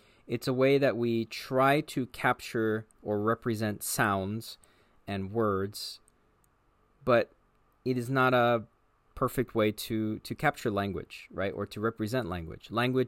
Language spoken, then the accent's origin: English; Los Angeles, California, United States; also born or lived in Japan; And then I lived there for about 6 years total, and then I moved back to my hometown or the area, Los Angeles, in about 2015.